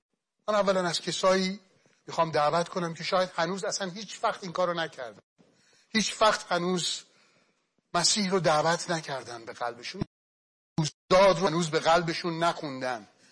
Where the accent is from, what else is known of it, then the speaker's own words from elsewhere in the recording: Iran; میخوام تو این شب ظلمانی به عنوان یه ایرانی میخوام بیای قلب من یکی رو روشن کنی